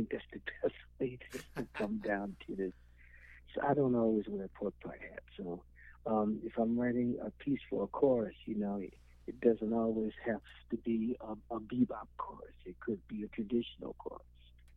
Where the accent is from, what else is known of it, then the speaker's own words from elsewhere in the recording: Baltimore, Maryland, United States; Well, you know, growing up in Baltimore, there was always music in the house. My father plays piano, my mom sang.